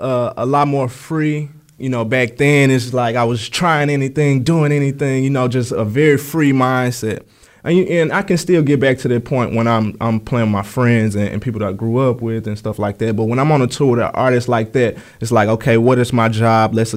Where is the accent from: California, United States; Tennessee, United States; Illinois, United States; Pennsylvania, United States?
Tennessee, United States; Memphis; When I say I'm from Memphis, I automatically get respect.